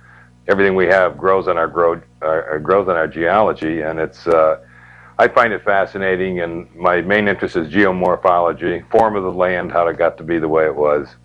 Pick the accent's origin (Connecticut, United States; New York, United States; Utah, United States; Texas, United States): Connecticut, United States; Sharon; I was born in Sharon, a native, and I live in Sharon currently.